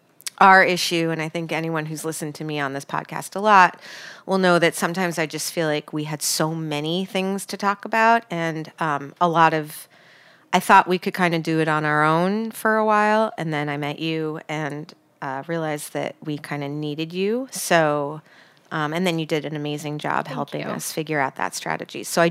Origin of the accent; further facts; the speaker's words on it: New York, United States; I'm a New Yorker?